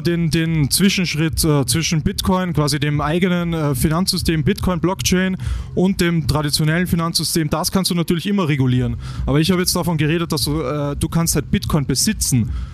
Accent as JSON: {"language": "German", "country": "Austria", "said": "Vielleicht gar nicht so in Europa, jetzt bei uns in Österreich"}